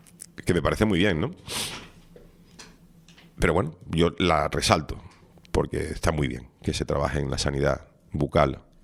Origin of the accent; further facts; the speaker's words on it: Spain; pero nosotros como españoles votaremos probablemente a principios del año que viene.